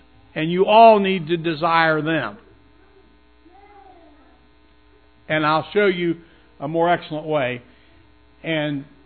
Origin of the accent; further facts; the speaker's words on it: Waynesville, United States; Now, when I grew up in Waynesville, 70 years ago when Glenda knew me